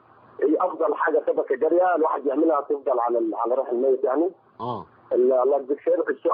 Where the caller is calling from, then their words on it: Saudi Arabia; أنا بكلمك من السعودية يا شيخ